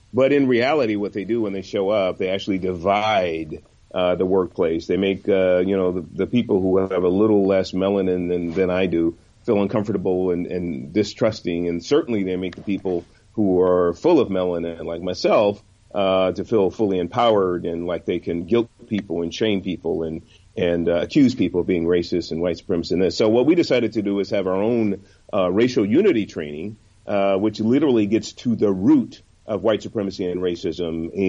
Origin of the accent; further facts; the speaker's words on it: San Francisco, California, United States; I grew up in San Francisco, basic urbanite, and did all the basic boys in the hood kind of stuff because that was kind of my upbringing.